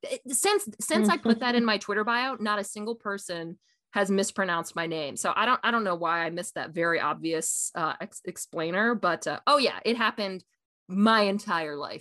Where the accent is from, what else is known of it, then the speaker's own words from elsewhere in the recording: East Coast, United States; My mom is, you know, a California native, and growing up on the East Coast, we didn't have lots of Mexican food there.